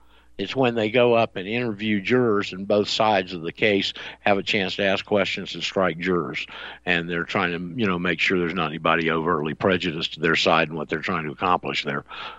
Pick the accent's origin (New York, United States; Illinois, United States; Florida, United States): Florida, United States; Panama City; In my hometown, Panama City, was built by the WPA, actually.